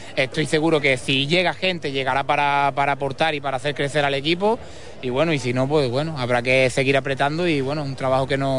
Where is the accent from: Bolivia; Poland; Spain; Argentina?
Poland; Spanish is a second language; Jugar aquí en mi casa, ¿no? En mi tierra, estaba muchísima gente de mi familia